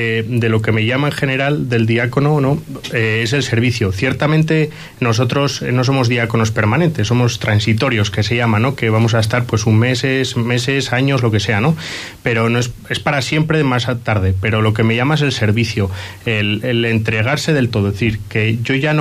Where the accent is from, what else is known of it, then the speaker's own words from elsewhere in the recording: Villarcayo, Castile and León, Spain; de gente de Villarcayo, de mi pueblo, de todo el mundo.